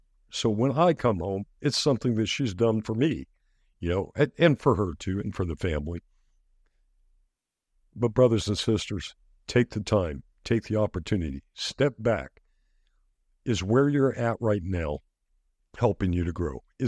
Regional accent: Biloxi, Mississippi, United States; There were people I grew up with in Biloxi, Mississippi.

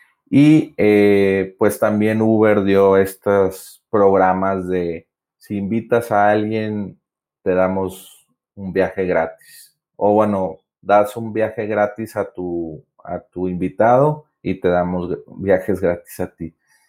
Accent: Monterrey, Nuevo León, Mexico; que yo soy de Monterrey, Nuevo León, México.

